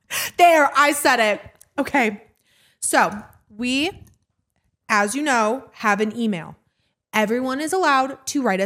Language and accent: English; Midwest, United States; I grew up in the Midwest.